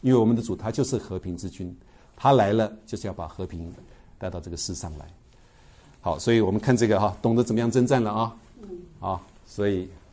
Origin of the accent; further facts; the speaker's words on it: China; 我们中国人可能没办法体会啊